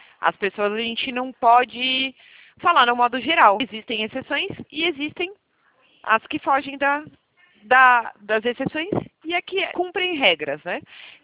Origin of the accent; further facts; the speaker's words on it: São Paulo, Brazil; eu sou de São Paulo, mas eu faço atuação a nível Brasil.